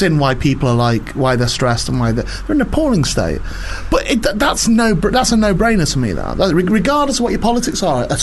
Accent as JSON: {"language": "English", "town": "St Helens", "region": "North West England", "country": "United Kingdom", "tie": "born or raised there", "also_born_or_lived": "Warrington", "said": "Well, I would say St Helens, but I was born in Warrington."}